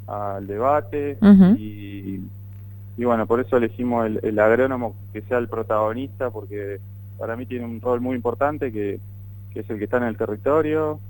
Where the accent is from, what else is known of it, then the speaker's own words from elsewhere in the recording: Buenos Aires, Argentina; que queda 2 horas de acá de Capital Federal, que es de donde soy yo, digamos.